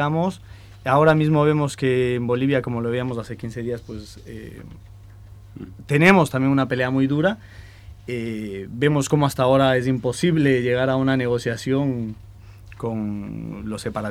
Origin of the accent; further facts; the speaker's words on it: Ecuador; yo que soy ecuatoriano, que conozco cómo se maneja ahí